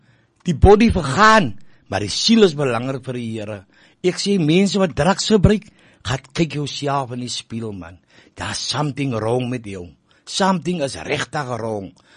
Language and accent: Afrikaans; Elsies River, Western Cape, South Africa; ek is van Kenoot, Jelsies River